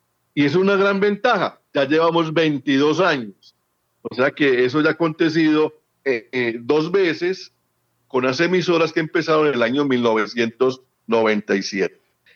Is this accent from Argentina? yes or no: no; Amagá, Antioquia, Colombia; yo soy del municipio de Amagá. El municipio de Amagá tiene 84 kilómetros cuadrados.